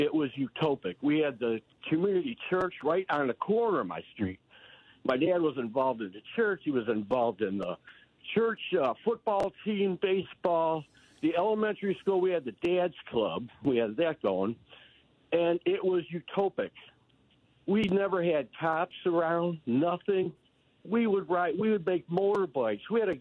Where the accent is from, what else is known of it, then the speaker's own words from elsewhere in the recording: Detroit, Michigan, United States; And then I grew up in Detroit, and we were in a brand new neighborhood. My parents moved in. They paid $6,000 for their bungalow house.